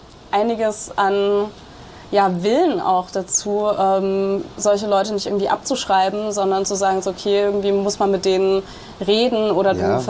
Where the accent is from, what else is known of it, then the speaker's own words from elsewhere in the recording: Eisfeld, Thuringia, Germany; ich bin ja gebürtig aus Thüringen, habe da auch immer noch Verwandtschaft und bin da auch immer noch öfters da.